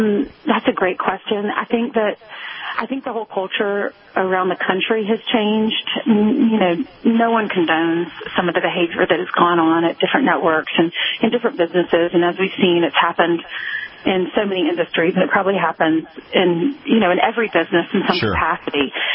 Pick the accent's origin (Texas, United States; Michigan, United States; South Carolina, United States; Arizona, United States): South Carolina, United States; now in New York City, United States; And to know that I grew up in South Carolina, I'm now at this big network in New York City.